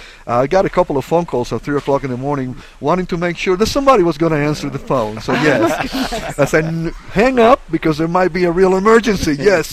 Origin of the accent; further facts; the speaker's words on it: Cuba; I'm originally from Cuba